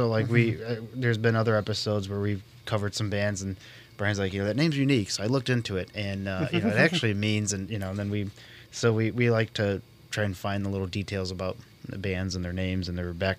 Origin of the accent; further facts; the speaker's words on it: Indiana, United States; I grew up in Northwest Indiana.